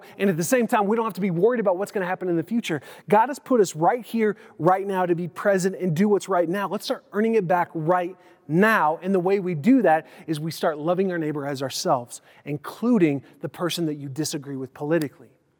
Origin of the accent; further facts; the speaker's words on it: United States; I'm a citizen of heaven and I'm American, an American citizen.